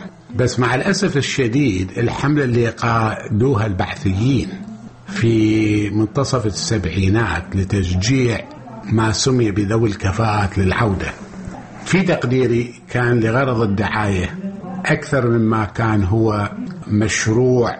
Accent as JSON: {"language": "Arabic", "country": "Iraq", "said": "قلت لهم أريد أرجع عراقي، صدروا لي باسبورت عراقي. أولادي سجلتهم عراقيين ورجعت العراق كعراقي وإذا بهم يشككون في عراقيتي."}